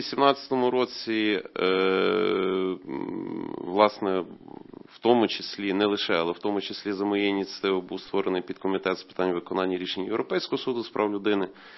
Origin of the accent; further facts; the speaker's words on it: Lviv, Lviv Oblast, Ukraine; born there; Народився у Львові